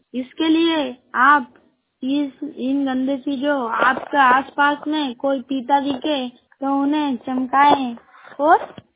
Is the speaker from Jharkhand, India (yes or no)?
no; Indore, Madhya Pradesh, India; मैं बिस्तरा काकड़ से हूँ, इंदौर से।